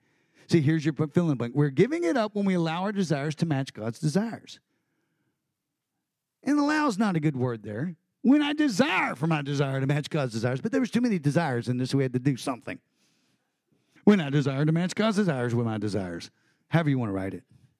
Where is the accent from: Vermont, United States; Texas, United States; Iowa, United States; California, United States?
Texas, United States; because I'm a Texan. Why would I say that? That is stupid. But I'm very proud of it.